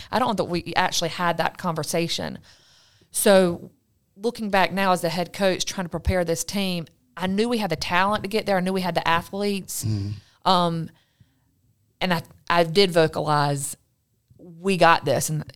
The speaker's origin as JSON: {"language": "English", "town": "Hartsville", "country": "United States", "said": "I'm from Hartsville."}